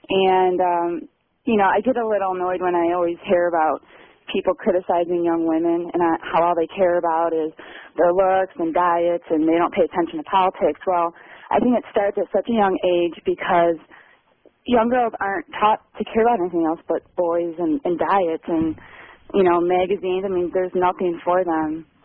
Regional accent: Chicago, Illinois, United States; I grew up in Chicago. I went to school all my life in Chicago.

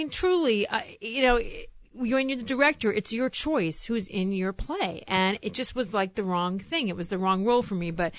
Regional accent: Miami Beach, Florida, United States; I grew up in Miami Beach. We know our Jews

